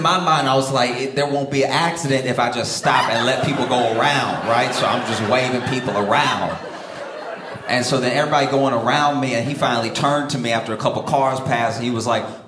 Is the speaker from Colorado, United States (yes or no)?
no; Louisiana, United States; I grew up in Louisiana, and that's you know, where I failed the test.